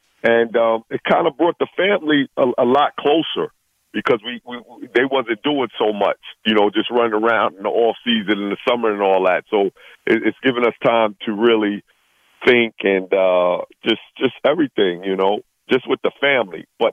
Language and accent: English; New York, United States; I'm cool with it because I'm from New York.